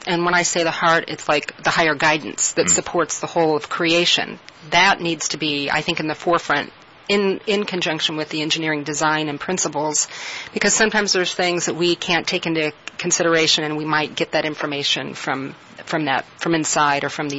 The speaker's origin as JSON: {"language": "English", "town": "Boulder", "region": "Colorado", "country": "United States", "said": "I'm from Boulder, and Boulder benchmarks a lot of projects."}